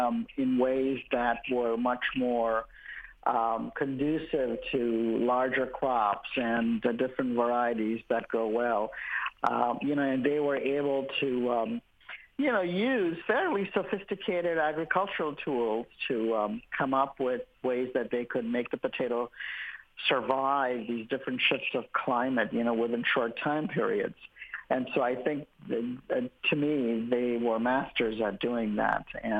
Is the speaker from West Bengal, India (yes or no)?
no; Mumbai, Maharashtra, India; Yes, very much so. I would say ever since I was a child